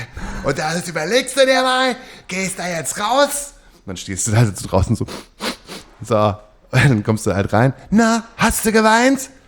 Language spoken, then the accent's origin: German; Lower Saxony, Germany